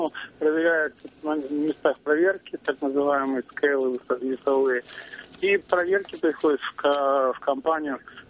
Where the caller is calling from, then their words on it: Toronto, Ontario, Canada; Я звоню из Торонто.